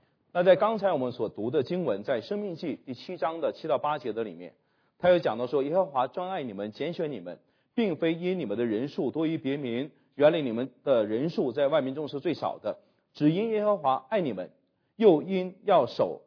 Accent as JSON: {"language": "Chinese", "country": "China", "said": "比如说我们中国人说叫做一人得道鸡犬升天"}